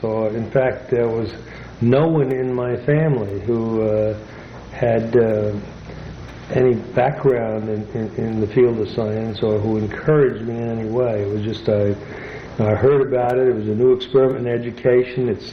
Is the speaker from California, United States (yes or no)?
no; New York City, New York, United States; Well, it was part of the time that I was there was we moved there just about the early stages of the Depression